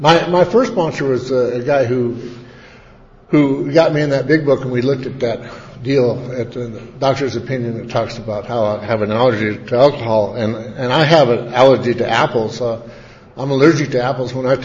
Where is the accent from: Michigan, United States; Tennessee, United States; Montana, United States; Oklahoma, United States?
Montana, United States; Billings; I'm from Billings, Montana.